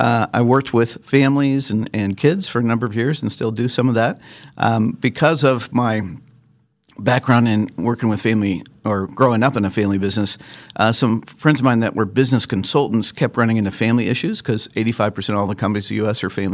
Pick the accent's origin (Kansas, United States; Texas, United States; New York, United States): Kansas, United States; Lawrence; Yeah, so I grew up in Lawrence, and am a Jayhawk fan, but maybe had the wisdom not to go to KU